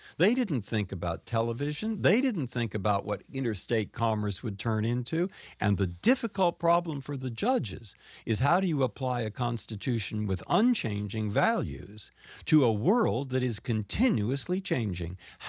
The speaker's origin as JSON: {"language": "English", "town": "San Francisco", "region": "California", "country": "United States", "tie": "born or raised there", "also_born_or_lived": "Boston"}